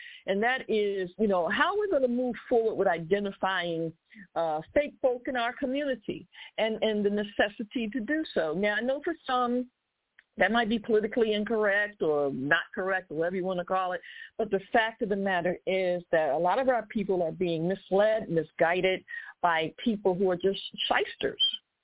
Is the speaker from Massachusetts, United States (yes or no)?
no; Philadelphia, Pennsylvania, United States; I'm from Philly, so I can tell you straight up